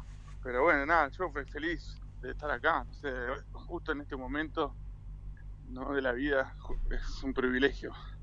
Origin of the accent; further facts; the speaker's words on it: Comodoro Rivadavia, Chubut, Argentina; De acá, comodorense